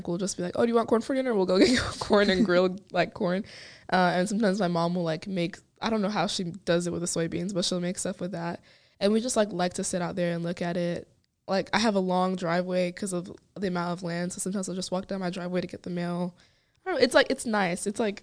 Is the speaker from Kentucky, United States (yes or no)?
yes; Bowling Green, Kentucky, United States; also born or lived in Rwanda; I have an interesting relationship with Bowling Green. Like I love my house, my family, and Bowling Green's pretty diverse. I'm from Rwanda.